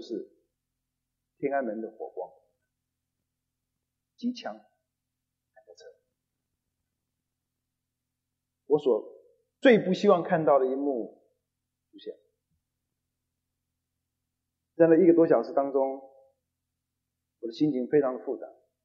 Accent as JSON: {"language": "Chinese", "country": "Taiwan", "tie": "born there", "said": "问题是，我们生在台湾，我们在新竹那个教会的里面"}